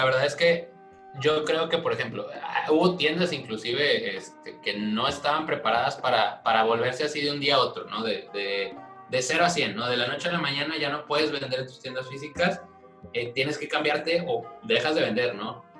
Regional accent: Monterrey, Nuevo León, Mexico; nosotros que somos de Monterrey podemos como confirmarlo 100%

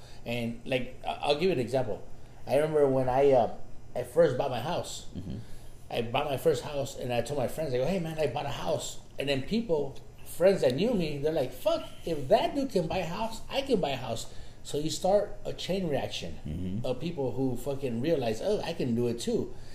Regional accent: Mexico; You and I, we're Mexican, and we come from Mexican upbringing.

